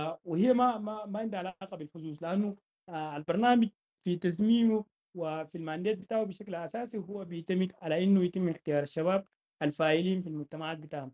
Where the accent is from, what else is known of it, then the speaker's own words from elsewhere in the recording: Sudan; وأنا من السودان.